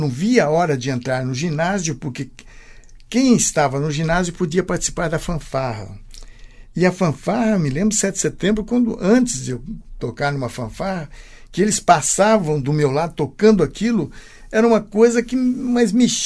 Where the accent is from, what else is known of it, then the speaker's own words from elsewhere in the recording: Rolândia, Paraná, Brazil; Que a minha infância em Rolândia, na época do carnaval, que eu era pequenininho, eu acordava de madrugada